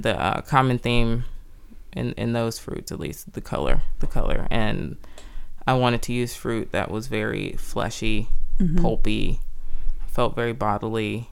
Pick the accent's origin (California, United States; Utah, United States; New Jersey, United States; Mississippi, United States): California, United States; Oakland; I was born in Berkeley, grew up in Oakland.